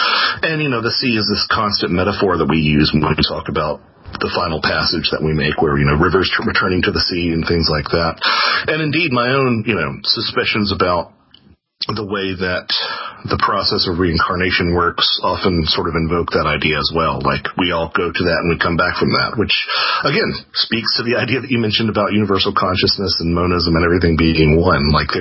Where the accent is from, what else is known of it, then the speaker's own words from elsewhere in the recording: Lake Norman, North Carolina, United States; I grew up on Lake Norman in North Carolina, and it's a man-made lake